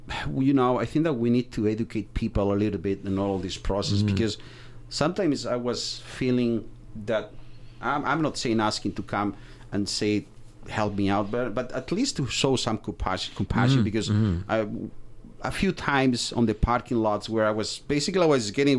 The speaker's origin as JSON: {"language": "English", "country": "Spain", "second_language": "English", "moved": "yes", "lives_now": "Canada", "said": "I came from Spain to Canada all alone."}